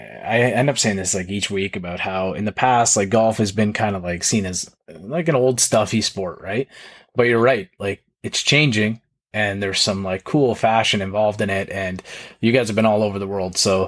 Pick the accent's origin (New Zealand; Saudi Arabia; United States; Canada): Canada; I'm probably gonna have Mike Weir in there because I'm a Canadian lefty.